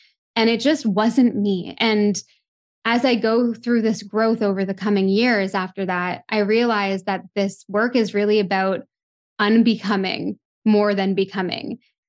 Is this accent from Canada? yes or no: yes; Toronto, Ontario, Canada; growing up in Toronto, a big city